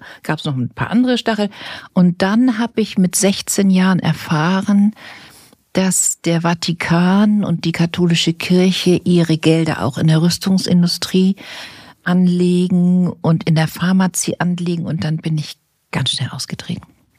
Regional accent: Hamburg, Germany; born there; ich bin in Hamburg geboren, dann so in Rheinbeck. Bei Hamburg bin ich geboren und ich bin auf eine katholische Schule gegangen.

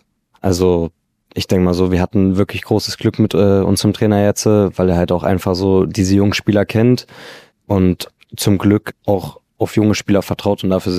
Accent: Dresden, Saxony, Germany; Wir kommen ja auch aus Dresden.

